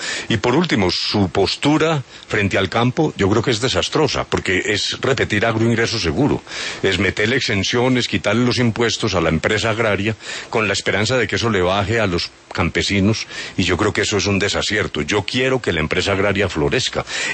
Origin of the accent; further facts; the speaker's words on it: Manzanares, Caldas, Colombia; Pero un buen aguardiente amarillo de mi tierra, de Manzanares.